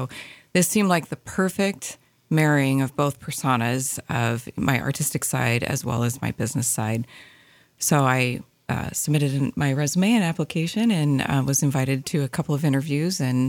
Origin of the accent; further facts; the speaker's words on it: Seattle, Washington, United States; moved away as an adult; now in Sandpoint, United States; So I've been in the Sandpoint area with my family since the October of 2020. And so I hail from the Seattle area.